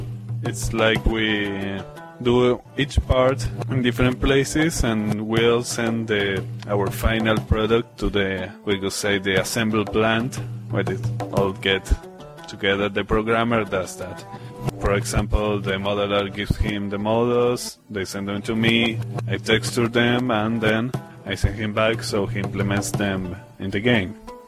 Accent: Argentina; Argentina.

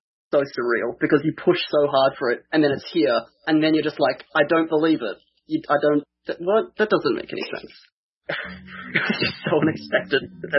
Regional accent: Australia; As an Australian, I do look at my surroundings

